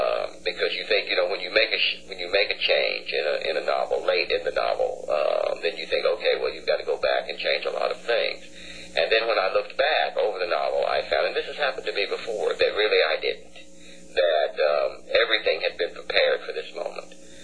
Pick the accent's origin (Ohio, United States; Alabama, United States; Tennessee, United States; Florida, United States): Alabama, United States; Fort Payne; That is very much my hometown of Fort Payne, Alabama.